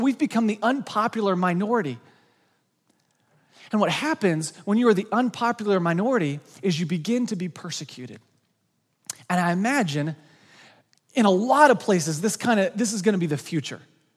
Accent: Branson, Missouri, United States; I'm from Branson, Missouri, the great metropolis of Branson, Missouri. It's awesome. You go there when you're like 65 and hang out. It's just an old people mecca. And so I grew up in Branson.

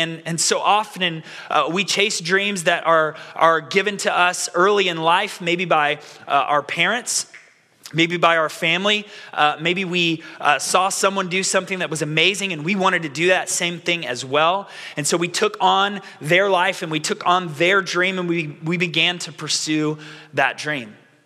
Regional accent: Florida, United States; Now, I'm from Florida, and so I know it is hot outside.

